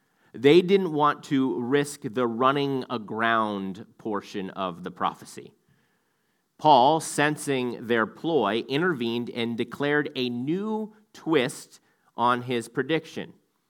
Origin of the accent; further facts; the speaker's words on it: Virginia Beach, Virginia, United States; Growing up in Virginia Beach, it was a common occurrence during the late summer months that we would get hurricane warnings.